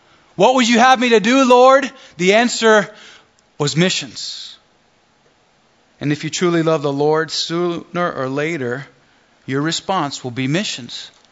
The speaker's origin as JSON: {"language": "English", "country": "Spain", "tie": "born or raised there", "said": "I was born and raised in Spain, and my parents are missionaries there to this day, going on 40 years. I was born and raised in the church."}